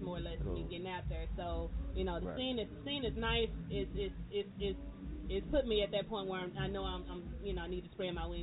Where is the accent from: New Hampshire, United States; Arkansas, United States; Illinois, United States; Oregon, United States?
Arkansas, United States; Little Rock; I'm from Little Rock, Arkansas.